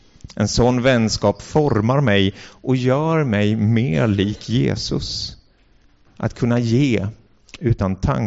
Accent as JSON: {"language": "Swedish", "town": "Mullsjö", "region": "Jönköping County", "country": "Sweden", "tie": "born or raised there", "said": "Och den landade i Mullsjö, där jag är uppvuxen."}